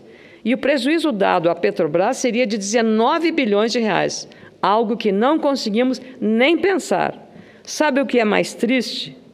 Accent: Lagoa Vermelha, Rio Grande do Sul, Brazil; E eu que sou embaixadora de Bom Jesus, nascida em Lagoa Vermelha, minha terra

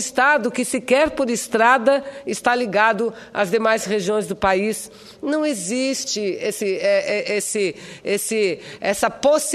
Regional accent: Santa Catarina, Brazil; meu estado natal, Santa Catarina

